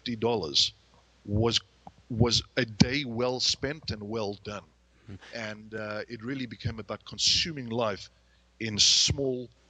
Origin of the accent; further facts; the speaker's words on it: South Africa; moved away as an adult; now in United States; Born and bred in South Africa, and as we'll discover, truly a son of Africa, was one of the most difficult things I have ever done in my entire life.